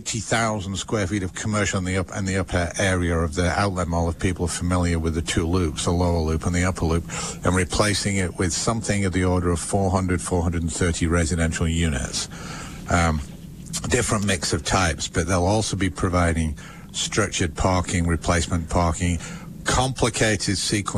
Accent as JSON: {"language": "English", "region": "England", "country": "United Kingdom", "said": "I'm still, you know, as excited as an English can be about the RFP for Klein Dolly."}